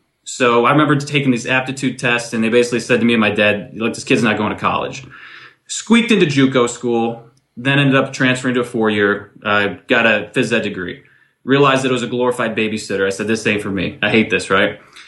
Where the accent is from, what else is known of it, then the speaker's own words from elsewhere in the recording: New York, United States; So that's where I grew up. It was very rural.